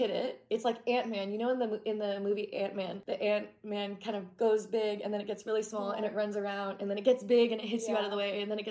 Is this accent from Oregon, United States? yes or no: yes; Oregon, United States; I used to be fine with snakes, like garden snakes, like growing up in Oregon.